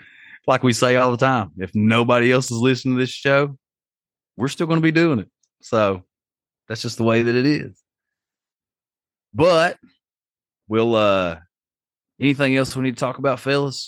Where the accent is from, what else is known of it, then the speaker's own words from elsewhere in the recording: Appalachia, United States; I'm also from the Appalachian Mountains.